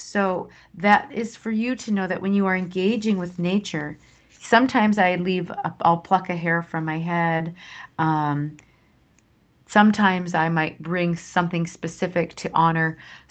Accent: Sauk Rapids, Minnesota, United States; where I grew up in Sauk Rapids, Minnesota, and the town next door is called St. Cloud

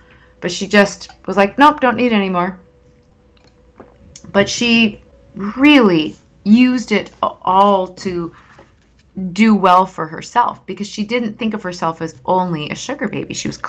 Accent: Minnesota, United States; I'm from Minnesota, and a lot of my friends who are Minnesotans or now Wisconsinites or Midwesterners, it's not so much about wealth.

